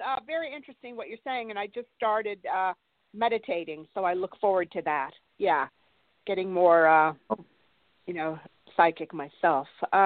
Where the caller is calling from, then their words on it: Santa Barbara, California, United States; From Santa Barbara, California.